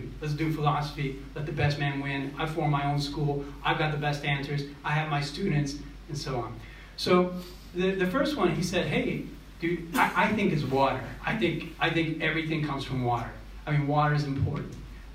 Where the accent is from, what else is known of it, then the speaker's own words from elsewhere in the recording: United States; now in Australia; And, you know, I come from the United States. You probably noticed from my accent.